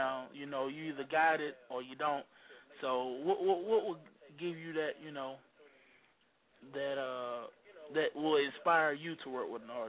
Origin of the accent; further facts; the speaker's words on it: South Carolina, United States; Yeah, I'm from South Carolina too, so, you know.